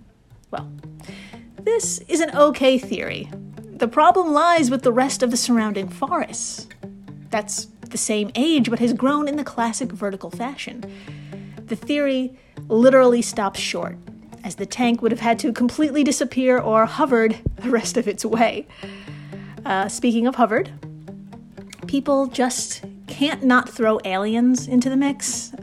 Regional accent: New York, United States; But I gotta say, as a New Yorker, who has seen many of people struggle with parallel parking, I could totally imagine this happening.

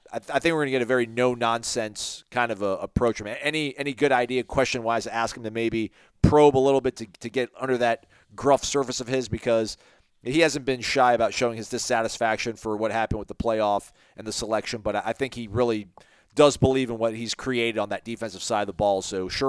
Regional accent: Boston, Massachusetts, United States; accent: Boston; should I bum rush Coach Fuller with my bad Boston accent?

